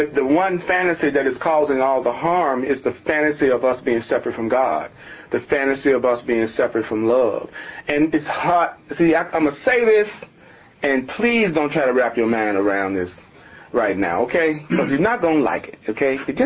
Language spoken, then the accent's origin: English; the South, United States; I learned some great lessons growing up in the South in the 50s, 60s, and 70s.